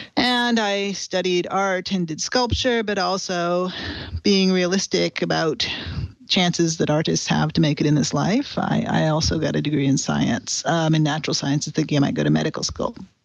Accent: Reno, Nevada, United States; So, I grew up in Reno, Nevada, and I was mostly an art major

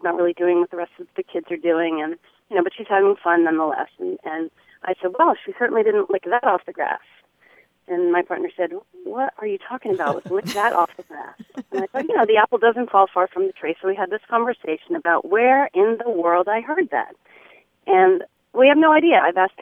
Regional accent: Newport, Rhode Island, United States; Newport, Rhode Island.

